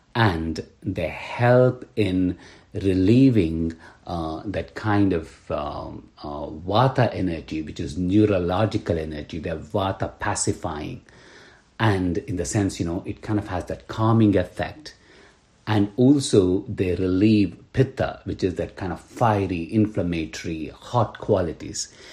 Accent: India; when I was growing up in India, going to a primary school in India

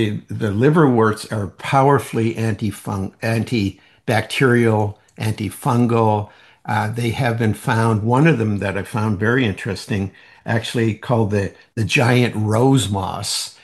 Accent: Prince Edward Island, Canada; When I was a kid, I grew up on Prince Edward Island, which is a little island in eastern Canada.

